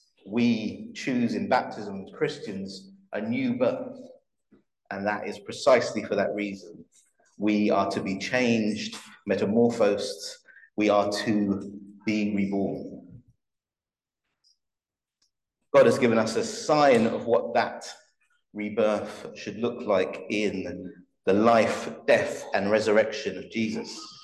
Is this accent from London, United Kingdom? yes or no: yes; London, United Kingdom; I was 12 years old. And as you know, I grew up down the road. So as a black man growing up in Southeast London